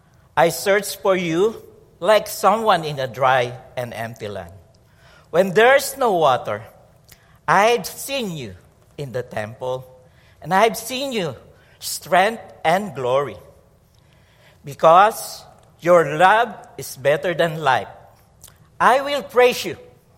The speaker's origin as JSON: {"language": "English", "country": "Philippines", "second_language": "English", "said": "I am connected to … I am a Filipino. I am connected to Philippines."}